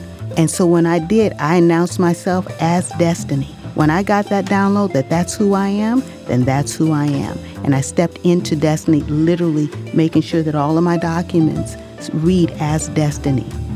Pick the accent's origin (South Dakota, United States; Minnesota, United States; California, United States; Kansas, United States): California, United States; Compton; also born or lived in Okinawa, Japan; I was 9 years old, growing up in Compton. We had just moved to Compton, literally from Asia. We had been living in Okinawa.